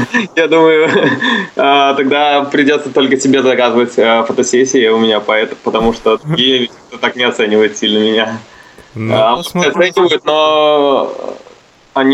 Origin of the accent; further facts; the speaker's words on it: Orsha, Vitebsk Region, Belarus; moved away; Есть город Орша. Ну, если привязываться к России, это 100 километров от Смоленска.